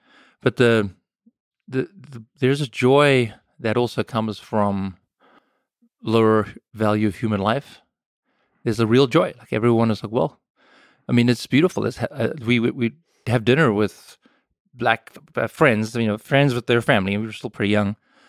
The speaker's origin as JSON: {"language": "English", "country": "South Africa", "tie": "born or raised there", "said": "so I grew up in apartheid South Africa, but more specifically, the fall of apartheid. So it was the 80s, I was a teenager in the 80s"}